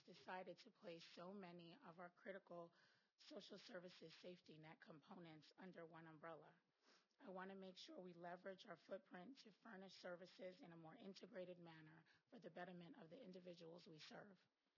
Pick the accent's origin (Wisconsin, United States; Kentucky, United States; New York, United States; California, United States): New York, United States; moved away as an adult; now in Tallahassee, United States; I grew up in New York and moved to Tallahassee in 1998 to attend Florida State University.